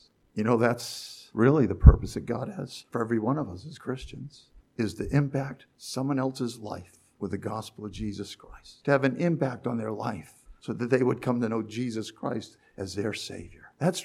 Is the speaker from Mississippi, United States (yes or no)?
no; Massachusetts, United States; also born or lived in New Hampshire; now in Connecticut, United States; when I grew up where I grew up in Massachusetts and living in New Hampshire